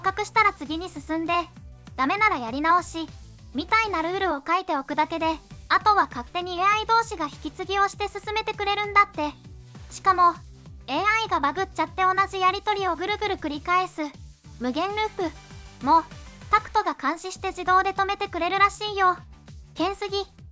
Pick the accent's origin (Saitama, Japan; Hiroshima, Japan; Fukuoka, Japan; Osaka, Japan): Saitama, Japan; アーシの地元埼玉には何にもないけど、